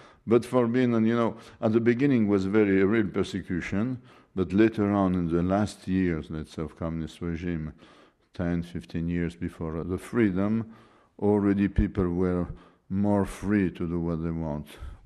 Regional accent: Vilnius, Vilnius County, Lithuania; I am from Vilnius

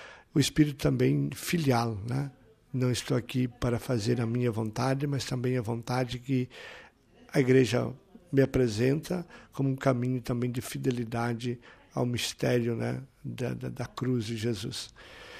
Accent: Brazil; tento dizer ao Santo Padre que isso não é motivo de alegria, pelo contrário, de tristeza e vergonha, como brasileiro

